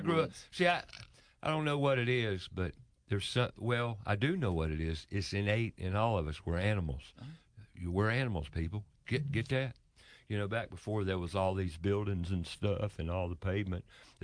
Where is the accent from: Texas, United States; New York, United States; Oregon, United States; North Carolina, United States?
North Carolina, United States; Charlotte; I was born and raised in Charlotte, too, back in 1952.